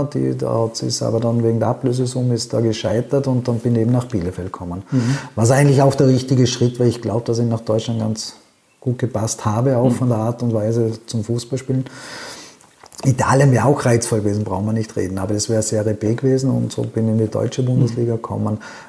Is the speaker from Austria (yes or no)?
yes; Vorarlberg, Austria; born there; now in Upper Austria, Austria; Es ist nicht vollkommen gelöscht, aber es ist schwierig, wenn man in Oberösterreich ist, dass man den Dialekt wieder reinbekommt.